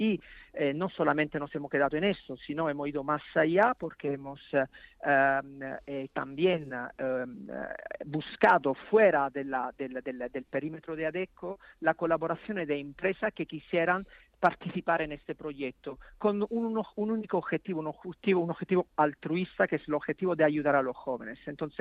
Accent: Italy; Spanish is a second language; now in Spain; Yo soy italiano, medio español, casado con una española, con hijos españoles, así que el inglés lo justo.

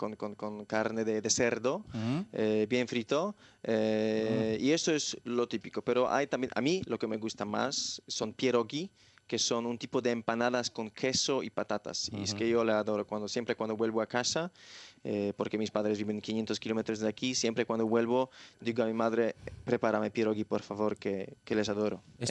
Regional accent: Poland; estoy muy orgulloso de que vivo aquí y que soy polaco.

